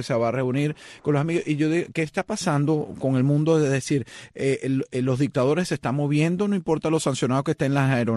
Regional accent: Venezuela; una pregunta que tengo muy en el fondo del alma como venezolano

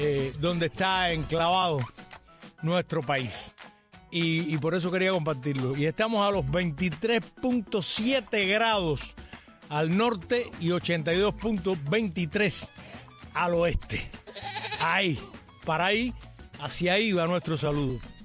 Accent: Cuba; Eso es lo más que somos nosotros los cubanos.

